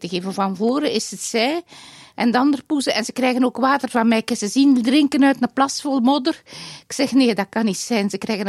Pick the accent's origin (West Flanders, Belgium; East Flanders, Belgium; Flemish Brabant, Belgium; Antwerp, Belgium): East Flanders, Belgium; Dendermonde; born there; En dat zijn twee reuzen van Dendermonde, mijn geboortestad. Daar ben ik ben mijn hart verknocht in Oost-Vlaanderen.